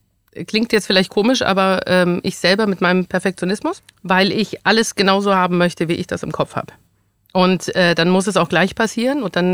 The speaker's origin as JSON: {"language": "German", "town": "Saarbrücken", "region": "Saarland", "country": "Germany", "tie": "born or raised there", "said": "Also ich bin in Saarbrücken aufgewachsen, also geboren, aufgewachsen, habe dort studiert, habe in Luxemburg gearbeitet"}